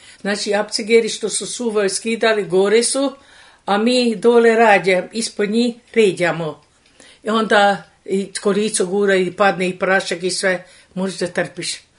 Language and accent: Serbian; Kikinda, Vojvodina, Serbia; U Kikindu. E, išla sam u školu osnovnu u Feškvaru Kikindu, dva osnovna razreda.